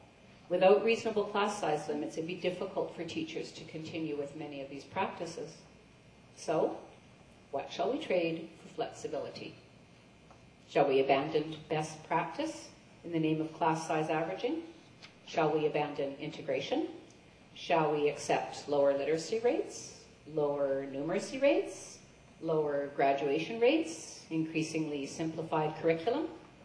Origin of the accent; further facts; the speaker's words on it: British Columbia, Canada; And I'm from the Kootenays, and in the Kootenays, we don't take that mining analogy lightly.